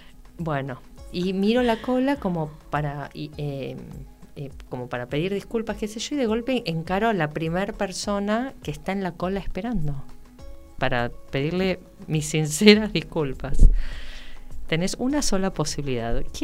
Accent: Argentina; ¿de dónde sos? De Argentina.

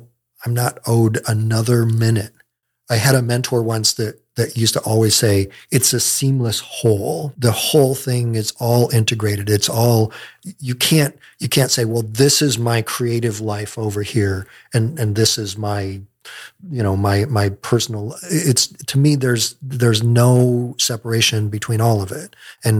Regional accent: Michigan, United States; I grew up in Michigan.

